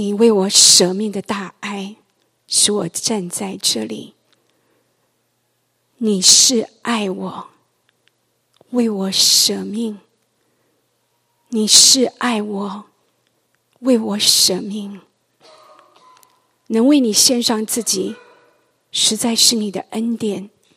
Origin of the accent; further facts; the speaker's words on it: Taiwan; born there; 我出生在台湾一个拜偶像的一个家庭里，18岁那一年，神的光临到了我，让我开始离开拜偶像，开始信靠跟随这位又真又活的神。